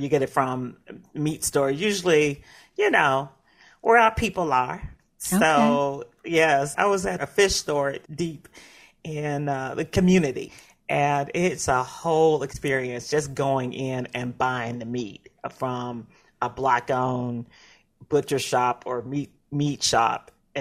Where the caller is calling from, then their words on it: Memphis, Tennessee, United States; And it's so apropos that I am calling in from Memphis.